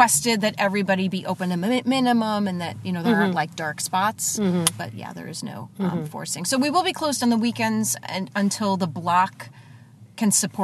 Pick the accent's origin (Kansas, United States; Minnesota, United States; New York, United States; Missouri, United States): New York, United States; Well, I grew up in New York and, was a ballet dancer for many, many years.